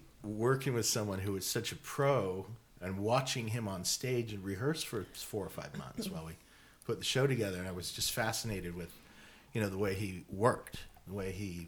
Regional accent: Utah, United States; I grew up in Utah.

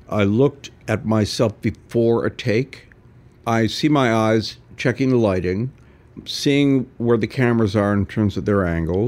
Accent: Canada; The nice part about being Canadian is you don't have to make that decision.

